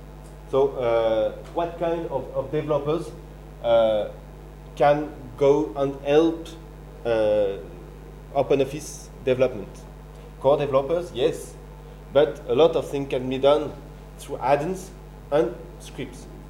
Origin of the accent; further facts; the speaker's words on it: Grenoble, Auvergne-Rhône-Alpes, France; I come from France, from Grenoble near Lyon.